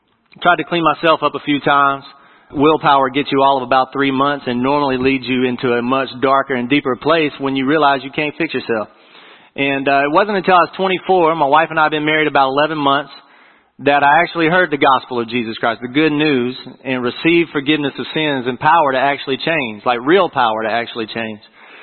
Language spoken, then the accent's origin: English; Buford, Georgia, United States; I'm from Buford, Georgia. I don't know if anybody knows where Buford, Georgia's from. Where football is king in Buford, Georgia. And, man, I grew up there generations.